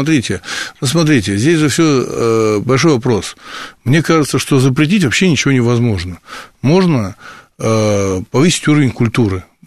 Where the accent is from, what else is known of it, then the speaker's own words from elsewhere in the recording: Moscow, Russia; я русский, православный, коренной москвич